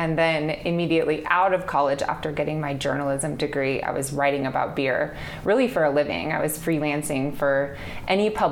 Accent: Colorado, United States; also born or lived in Oregon; basically I went to college in Oregon. I ended up home in Colorado, my home state, and wrote a book about the beer scene in Colorado

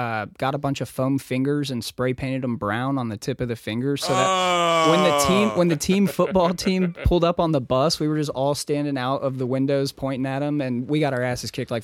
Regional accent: Noblesville, Indiana, United States; I grew up in Noblesville, so it's pretty much all young Republicans out there.

